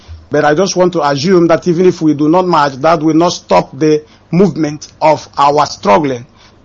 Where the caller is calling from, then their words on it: Ebonyi, Nigeria; Yes, I'm calling from Malaysia. From Ebonyi State.